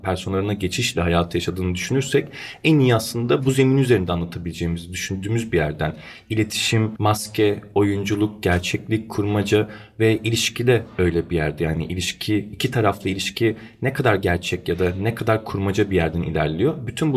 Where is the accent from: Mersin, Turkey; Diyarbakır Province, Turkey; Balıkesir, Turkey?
Balıkesir, Turkey; Ayvalık; Ben Ayvalıklıyım diyorum. Güzel Ayvalık